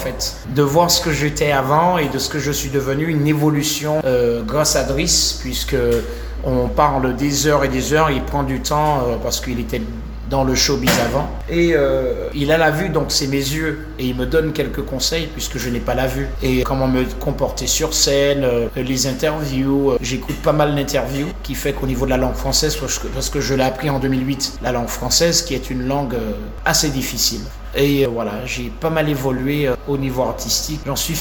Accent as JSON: {"language": "French", "country": "St. Lucia", "said": "moi je suis de Sainte-Lucie, qui est l'île voisine, quelques centaines de kilomètres."}